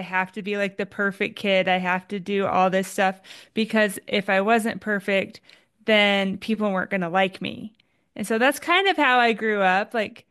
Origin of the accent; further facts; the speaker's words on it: Oregon, United States; now in Boise, United States; I am currently by Boise, Idaho. Originally, I'm from like an hour away in Oregon in a small farming town. But yeah, right now I'm in Boise.